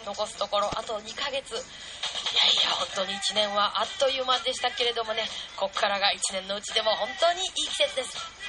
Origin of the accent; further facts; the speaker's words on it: Shiga, Japan; 毎週のこのお時間は滋賀県生まれの滋賀県育ち、ローソンソウルミュージシャンの … がお届けするハッピーミュージックアワー